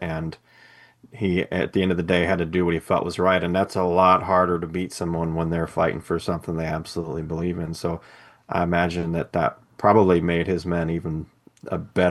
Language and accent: English; Texas, United States; Well, I'll tell you, as a Texan … would be our guy.